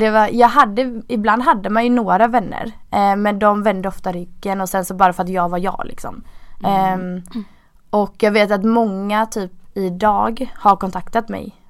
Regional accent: Gothenburg, Västra Götaland County, Sweden; jag växte upp i förorten så jag är uppvuxen i Kortrala, ligger vi precis vid Bergsjön i Göteborg.

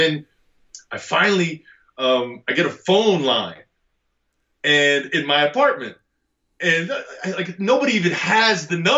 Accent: New Jersey, United States; Now, you got to remember context for me. I grew up in Jersey.

